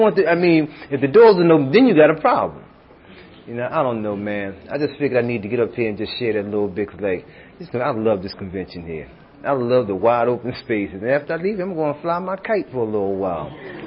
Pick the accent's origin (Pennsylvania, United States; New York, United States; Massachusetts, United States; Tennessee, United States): Pennsylvania, United States; Philadelphia; I'm from Philadelphia, the inner city area.